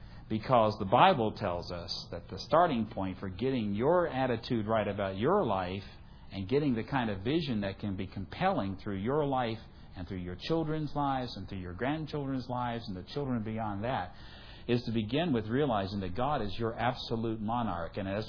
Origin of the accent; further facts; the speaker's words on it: Virginia, United States; I come from Virginia. Best state in the union, sorry.